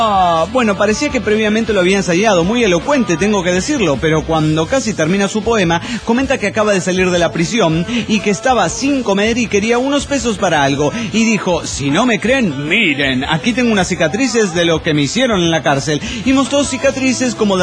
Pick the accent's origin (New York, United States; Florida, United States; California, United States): California, United States; Orange; Bien, el más poronga de Orange, California.